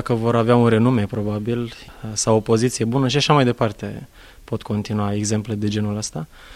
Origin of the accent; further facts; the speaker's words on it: Mangalia, Constanța County, Romania; am crescut pe litoral, acolo m-am născut, în Mangalia.